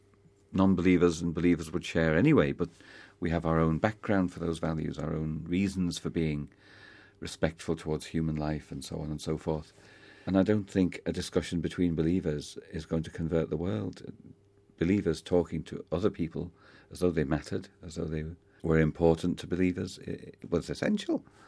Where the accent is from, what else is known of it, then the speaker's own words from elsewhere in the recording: United Kingdom; like me as a British person, finds it instinctively difficult to speak about culture